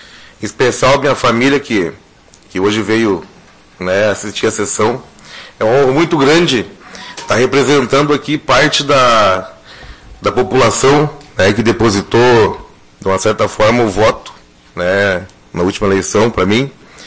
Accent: Porto Agudo, Brazil; Eu sou do Porto Agudo, represento aquela comunidade ali

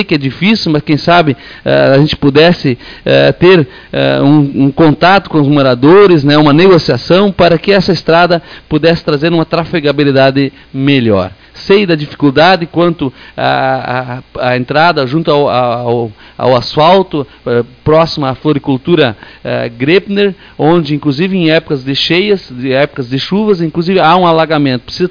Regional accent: Rincão Espraiado, Brazil; eu, como vereador que me criei aí na região sul, no Rincão Espraiado

